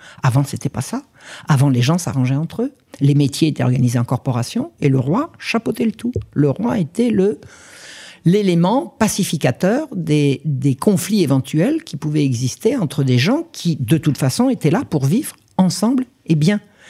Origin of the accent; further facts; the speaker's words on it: France; Je suis française, là, mais pas à moitié.